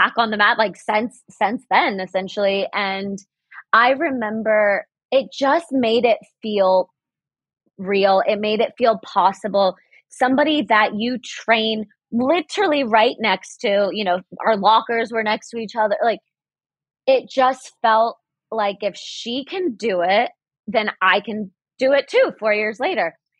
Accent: Dallas, Texas, United States; So funny because growing up in Dallas, like I only applied to one school.

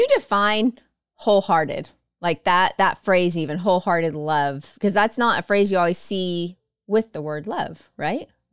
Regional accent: Texas, United States; and yes, I'm a Texan. I say y'all, sorry about that.

